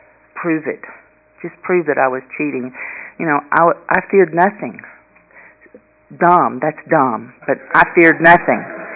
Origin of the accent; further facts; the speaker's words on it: Carrollton, Texas, United States; I grew up in Carrollton, Texas.